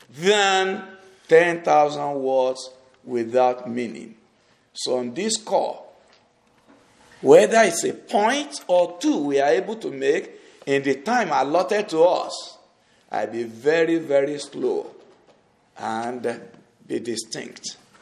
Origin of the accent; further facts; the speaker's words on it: South West, Nigeria; first language Yoruba; English is a second language; this is made worse by the fact that English is not my mother tongue. I'm a Yoruba in Nigeria, in the west of Nigeria. And we have our own accent that exacerbates our spoken English.